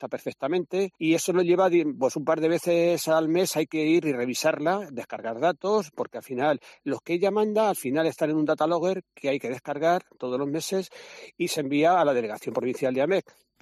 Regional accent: Castile and León, Spain; now in Cantabria, Spain; Pues soy abulense, del Valle del Tietar, y me vine para Cantabria ya hace pues 43 años que llevo aquí.

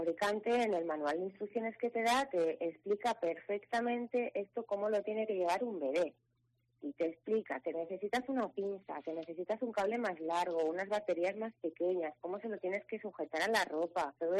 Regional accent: Cantabria, Spain; como somos de Cantabria, pues lo tenemos que gestionar aquí en Cantabria.

